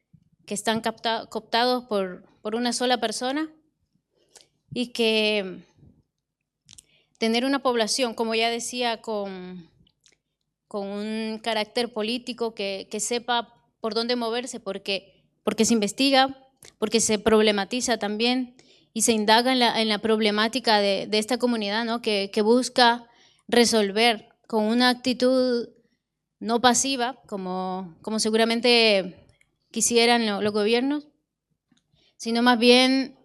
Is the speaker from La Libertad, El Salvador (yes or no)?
no; Santa Marta, Cabañas, El Salvador; vengo de El Salvador, Centroamérica, específicamente de la comunidad de Santa Marta, que es una comunidad que fue forzada hacia Honduras durante el conflicto armado.